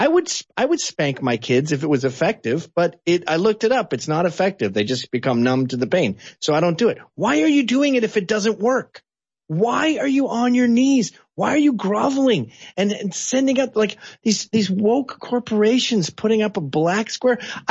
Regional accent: Canada; I'm a Canadian and we're not litigious by nature

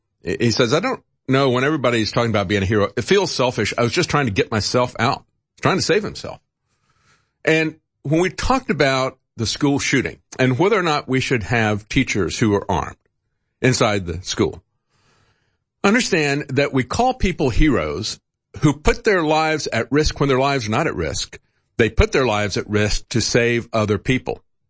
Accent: Florida, United States; There's been other instances of people that I've known of growing up in Florida.

